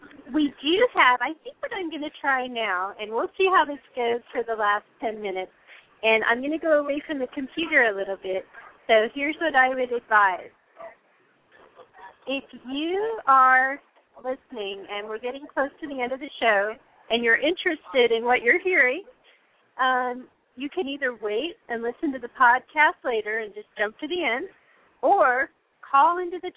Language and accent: English; Colorado, United States; I'm from Colorado. And I don't live there now